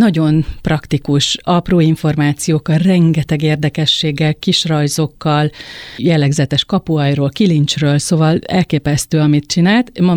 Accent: Balmazújváros, Hajdú-Bihar, Hungary; moved away as an adult; now in Budapest, Hungary; Ott születtem, ott és születtél, ott 18 éves koromig ott éltem, igen.

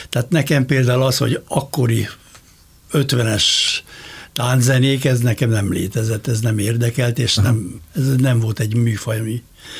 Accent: Budapest, Hungary; én Kőbányán születtem, és hosszú ideig ott is laktam.

